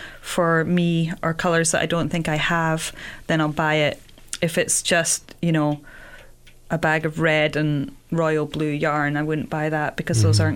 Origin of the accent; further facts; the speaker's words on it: Glasgow, Scotland, United Kingdom; From Glasgow, yeah.